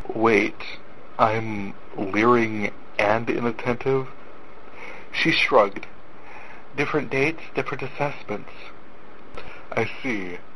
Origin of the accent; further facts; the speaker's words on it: North Dakota, United States; I am from North Dakota